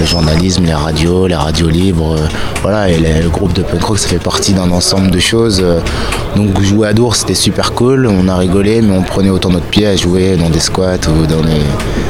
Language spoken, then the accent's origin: French; Lille, Hauts-de-France, France; Moi j'ai grandi à Lille, donc quand tu grandis à Lille, t'es à, je sais pas, peut-être 15 km de tournée, gants.